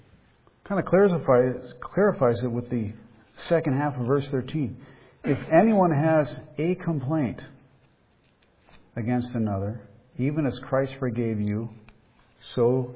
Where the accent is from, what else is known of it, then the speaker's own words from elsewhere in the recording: Ireland; But I'm an Irishman and I ain't touching it.